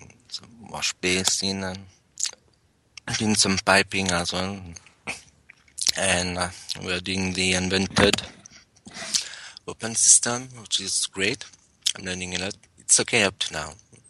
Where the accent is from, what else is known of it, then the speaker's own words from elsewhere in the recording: London, United Kingdom; I'm from London and I'm doing a plumbing course.